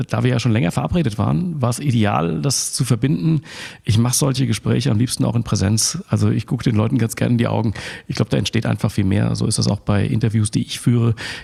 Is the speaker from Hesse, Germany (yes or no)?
yes; Frankfurt, Hesse, Germany; born there; Ich bin gebürtiger Frankfurter